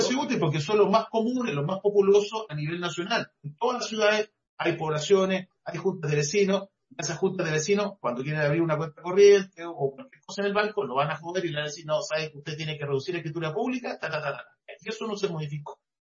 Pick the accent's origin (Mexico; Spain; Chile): Chile; Valparaíso; Yo vengo de Valparaíso.